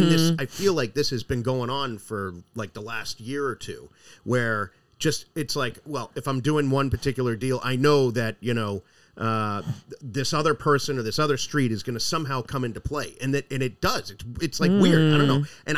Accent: Natick, Massachusetts, United States; we had this sign hanging in our house where I grew up in Natick.

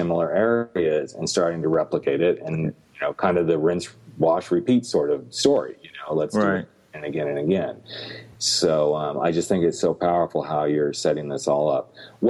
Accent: Arkansas, United States; I actually spent a portion of my life growing up in Arkansas. And, of course, at that time I was a teen.

